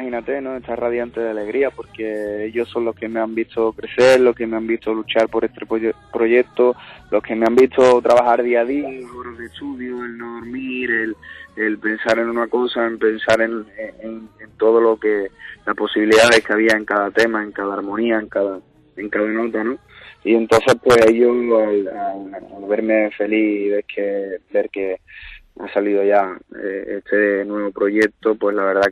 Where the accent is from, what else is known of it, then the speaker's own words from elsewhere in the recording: Spain; Yo por supuesto que soy español, ¿no? Soy de este país porque es el que me ha dado la vida y donde he crecido